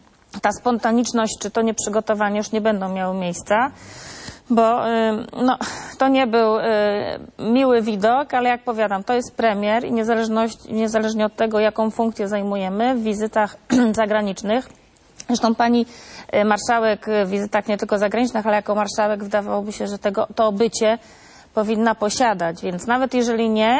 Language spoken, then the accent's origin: Polish; Gdynia, Pomeranian Voivodeship, Poland; A tak a propos tego, że ja jestem z Gdyni